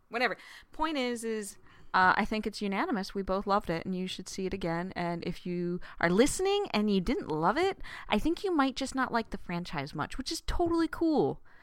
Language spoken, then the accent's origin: English; Antwerp, Flanders, Belgium; So, I recently went to Antwerp to visit my mother, go back to my hometown where I was born